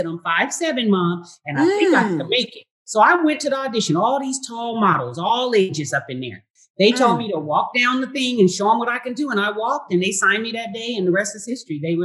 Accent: Seattle, Washington, United States; I'm from Seattle, Washington.

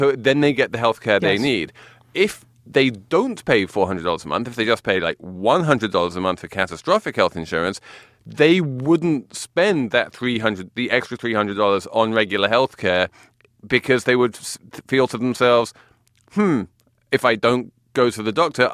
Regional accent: England, United Kingdom; I know nothing of Thanksgiving. I'm English, but we'll do whatever Americans...

